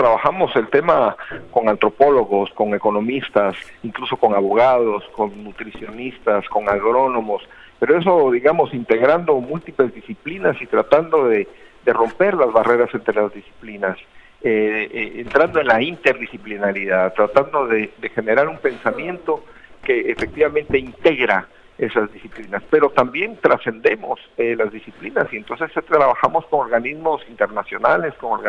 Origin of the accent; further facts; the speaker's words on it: Guatemala; now in Montreal, Canada; Yo soy de Guatemala, exactamente, y trabajo en la Universidad McGill en Montreal, Canadá.